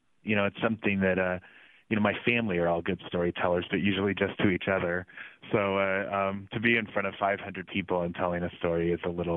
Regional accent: Springfield, Illinois, United States; now in Chicago, United States; I have spent a ton of time in Iowa. So I grew up in Springfield, Illinois, and our neighbor was Paul Simon, the senator who has since passed.

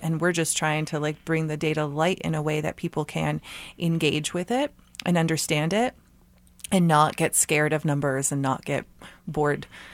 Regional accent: California, United States; I grew up in California, where there's a lot of people who are of mixed descent.

